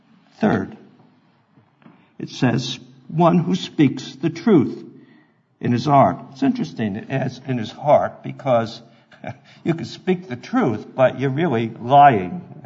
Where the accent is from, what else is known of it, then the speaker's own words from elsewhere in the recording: New York, United States; as I say, growing up in New York, with all the traffic, I had learned early on that I could cut into a line of cars at any speed, at any place, and do it safely.